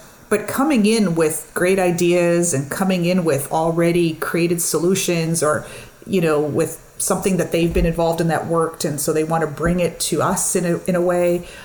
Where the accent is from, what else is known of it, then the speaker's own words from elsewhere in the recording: Canada; I'm coming to you from Winnipeg, Manitoba, but I am from Skowhegan First Nations, so I'm a proud Anishinaabe with some Métis background as well.